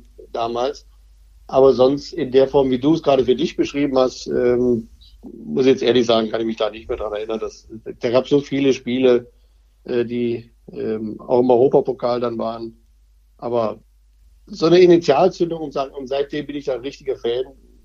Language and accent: German; Krefeld, North Rhine-Westphalia, Germany; ich bin am Sprödentalplatz groß geworden, Hardenbergstraße, Sprödentalplatz, also unweit der Grotenburg